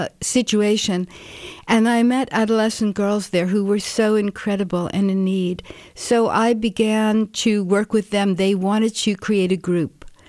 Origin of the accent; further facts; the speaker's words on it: Brooklyn, New York, United States; By a series of mistakes and not exactly knowing what I wanted to do growing up in Brooklyn.